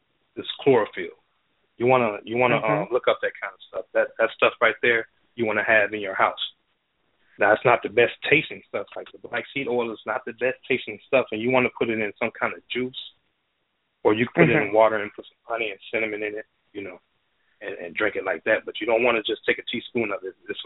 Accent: Florida, United States; See, I grew up in Florida, and we used to go hunting.

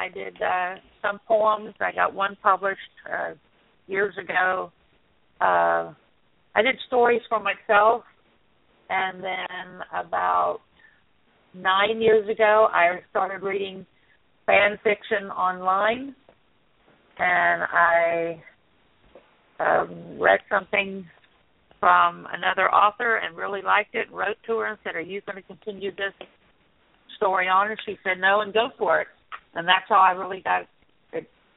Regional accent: Florida, United States; moved away as an adult; now in Texas, United States; I am currently living in Texas. I'm originally from Florida. I've been in Texas for almost 17 years.

